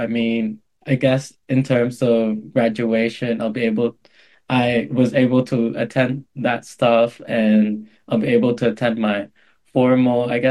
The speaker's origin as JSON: {"language": "English", "country": "Philippines", "said": "I'm from the Philippines, but I've never really lived there."}